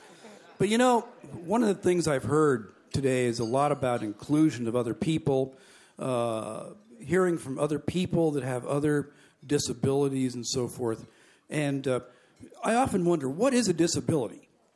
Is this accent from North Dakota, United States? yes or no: no; Washington, United States; I was born and raised in Washington.